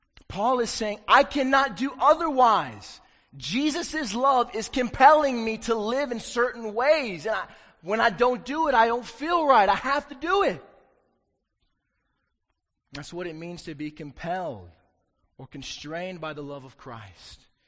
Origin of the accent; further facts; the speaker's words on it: South Carolina, United States; I grew up in South Carolina, and I know that Indiana is a dyed-in-the-wool basketball state, but south of the Mason-Dixon line, football is king, folks.